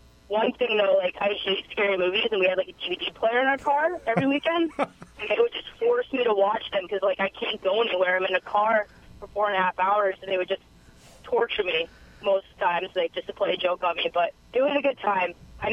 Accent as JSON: {"language": "English", "town": "Las Vegas", "region": "Nevada", "country": "United States", "tie": "born or raised there", "said": "but at the time when I'm growing up in Vegas, I was looking for schools"}